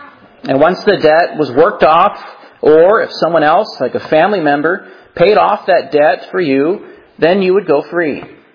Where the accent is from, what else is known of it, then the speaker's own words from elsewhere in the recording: Washington, United States; one of the things that I miss from home, where I grew up in Washington, is the mountains.